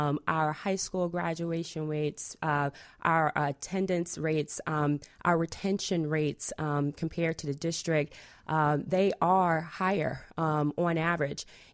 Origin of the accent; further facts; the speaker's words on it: Durham, North Carolina, United States; I'm from North Carolina, actually. I grew up on in Durham, North Carolina, but my mom was a tobacco farmer.